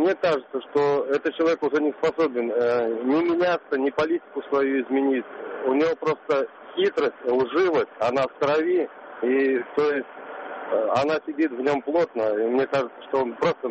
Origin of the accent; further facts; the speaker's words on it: Belarus; moved away as an adult; now in Moscow, Russia; вот я сам белорус, но я уже около 3 лет живу и работаю здесь, в Москве